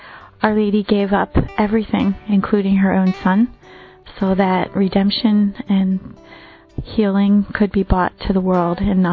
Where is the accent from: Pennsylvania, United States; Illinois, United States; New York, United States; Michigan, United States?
Pennsylvania, United States; Philadelphia; I'm from Philadelphia, Pennsylvania, in the United States.